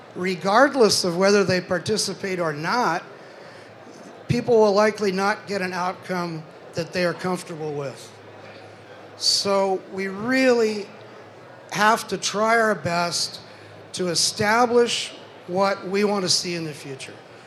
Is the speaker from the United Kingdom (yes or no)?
no; California, United States; I'm a Californian, the land of chaos.